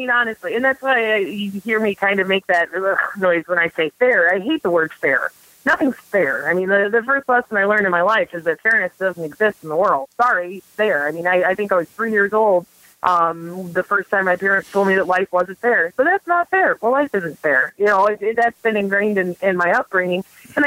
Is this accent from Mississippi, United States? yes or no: no; Michigan, United States; I grew up in Michigan. We have a lot of migrant help.